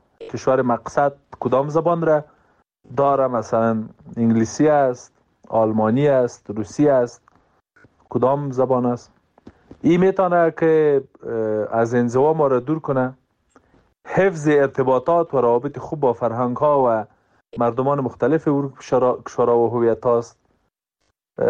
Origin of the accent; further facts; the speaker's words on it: Afghanistan; با هموطنان ما به عنوان یک افغان